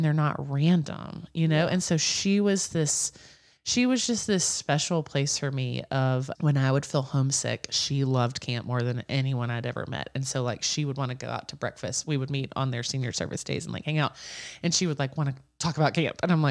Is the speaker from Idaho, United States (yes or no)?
no; Alabama, United States; but I'm from Alabama. And during college, I worked at an all girls camp in the woods of Alabama.